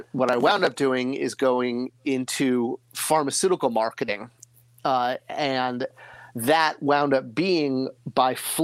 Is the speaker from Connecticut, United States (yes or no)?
yes; Connecticut, United States; So I grew up in Connecticut. A lot of outdoor play.